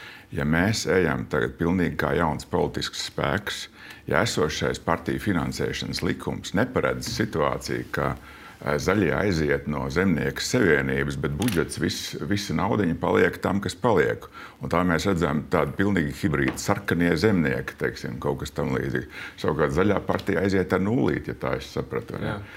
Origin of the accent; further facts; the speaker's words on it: Liepaja, Kurzeme, Latvia; es nāku no Liepājas un ar visām saknēm esmu tur